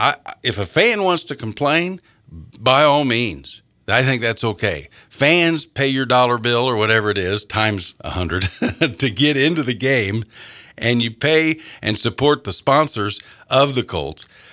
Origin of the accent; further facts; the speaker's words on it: Ireland; And I'm an Irishman.